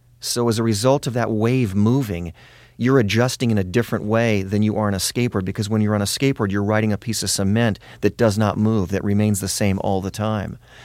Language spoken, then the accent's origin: English; Los Angeles, California, United States; born or raised there